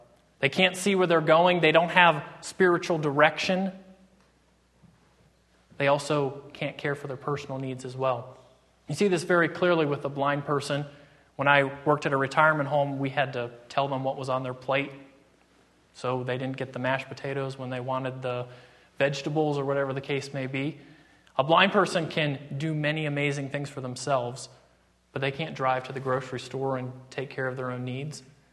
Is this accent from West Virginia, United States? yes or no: yes; West Virginia, United States; I grew up in West Virginia. There's nothing like autumn in West Virginia.